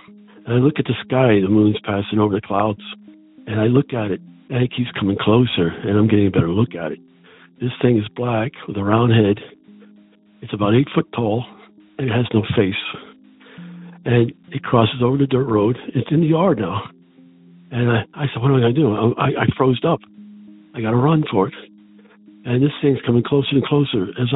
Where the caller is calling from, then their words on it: Pennsylvania, United States; I'm calling from Pennsylvania.